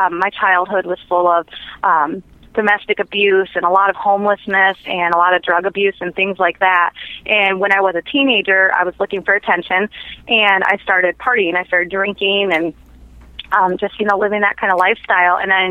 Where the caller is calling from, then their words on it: Big Rapids, Michigan, United States; I'm calling you from Big Rapids, Michigan, which is a little town kind of in the center of the state of Michigan.